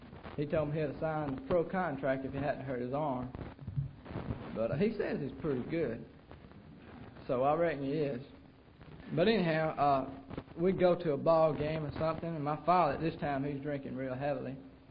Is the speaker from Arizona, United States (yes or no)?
no; Phenix City, Alabama, United States; Really, I'm from Phoenix City. That's just, I open my back door and I see Columbus's front yard.